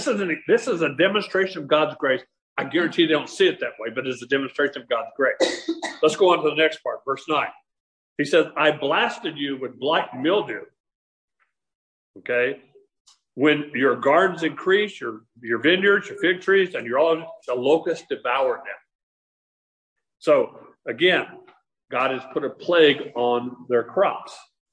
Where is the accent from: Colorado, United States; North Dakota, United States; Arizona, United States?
Arizona, United States; Chandler; I grew up in Chandler. When I grew up in Chandler, there were fields everywhere.